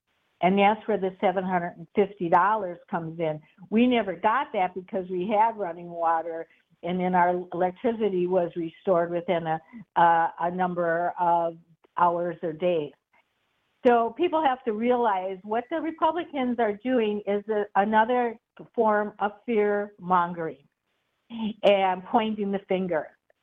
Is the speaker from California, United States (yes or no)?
no; Milwaukee, Wisconsin, United States; You know, I'm from Milwaukee